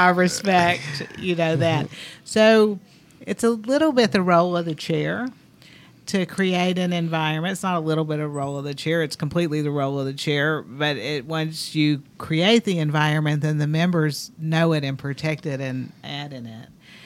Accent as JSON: {"language": "English", "region": "the South", "country": "United States", "tie": "born or raised there", "said": "You know, I grew up in the South. I had years of charm school."}